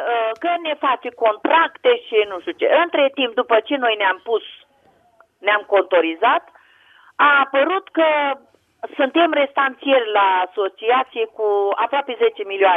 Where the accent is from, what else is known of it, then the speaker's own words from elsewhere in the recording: Hunedoara, Hunedoara County, Romania; Bună seara, sunt din Hunedoara.